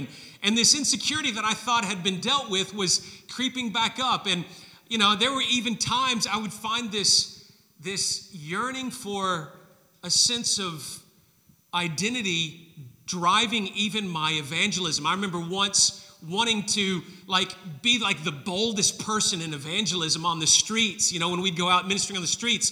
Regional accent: Tennessee, United States; I grew up in this suburb of Memphis, that where I grew up in Tennessee in the United States

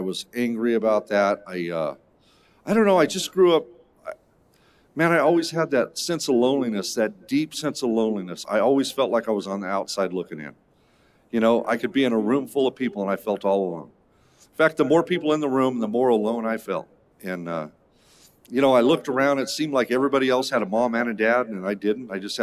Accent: Phoenix, Arizona, United States; born there; I was born in Phoenix, Arizona in 1970.

